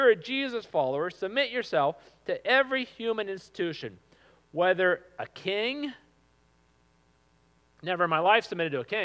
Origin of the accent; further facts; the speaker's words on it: Arlington, Virginia, United States; I grew up in Arlington, so came in when I was about in middle school.